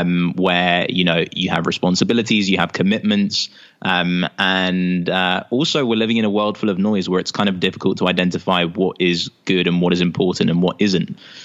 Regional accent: London, United Kingdom; I grew up in London, here in the UK.

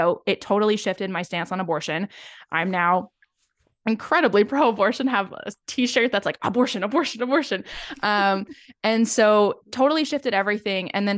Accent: Seattle, Washington, United States; Like, we're talking like, I grew up in Seattle.

